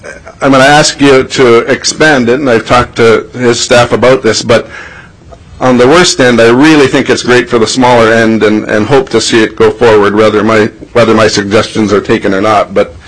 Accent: Kotzebue, Alaska, United States; and I'm from Kotzebue with the Kobuk 440 and Arctic Circle Championships

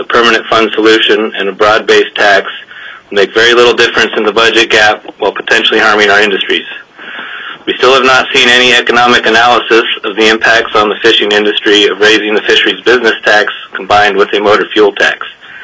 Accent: Homer, Alaska, United States; from Homer. I'm a commercial fisherman representing myself.

